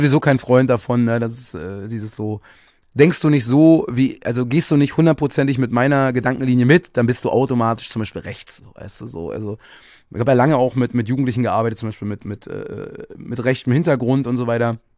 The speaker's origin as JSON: {"language": "German", "region": "Berlin", "country": "Germany", "tie": "born or raised there", "said": "ich bin im Osten von Berlin groß geworden. Als ich Teenie war, da war das gang und gäbe"}